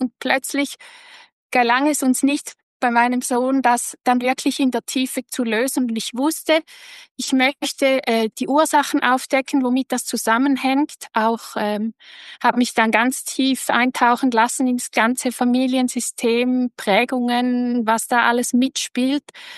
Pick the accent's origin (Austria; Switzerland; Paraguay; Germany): Switzerland; Also ich komme aus der Schweiz, in etwa 30 Minuten vom Bodensee.